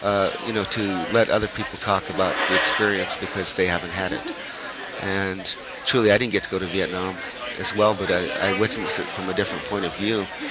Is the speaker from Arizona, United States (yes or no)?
yes; Arizona, United States; Well, I grew up with the Apaches, so I'm not Apache, but that's home to me, the White Mountain Apache Reservation.